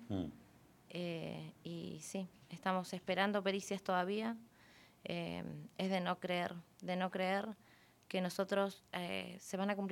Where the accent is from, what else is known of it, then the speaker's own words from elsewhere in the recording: Zapala, Neuquén, Argentina; Nosotros somos personas de bien, de trabajo, somos ciudadanos de Zapala.